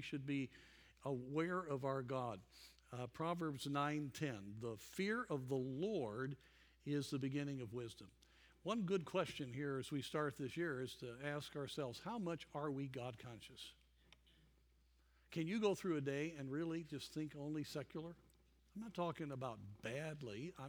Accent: Durango, Colorado, United States; I grew up in Durango, Colorado. I've often mentioned that. At that time, it was about 10,000 people there on the west slope of Colorado.

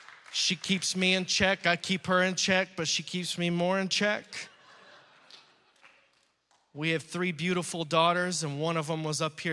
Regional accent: Texas, United States; That I was from Texas. They gave me sweaters and gloves and stuff like that to get ready for the Pennsylvania winter.

